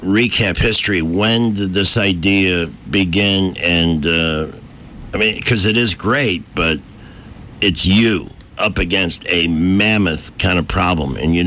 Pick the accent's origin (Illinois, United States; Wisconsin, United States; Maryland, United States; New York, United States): Illinois, United States; Chicago; I'm from Chicago. The same neighborhoods that were bad then have only gotten worse and actually expanded.